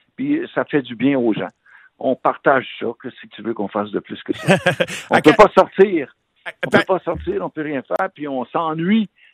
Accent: Montreal, Quebec, Canada; J'ai grandi, moi, à Montréal. Je suis né à Montréal, ouais, dans le quartier Villeray.

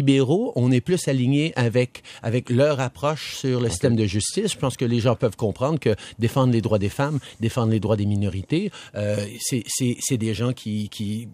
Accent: Quebec, Canada; Je suis Québécois.

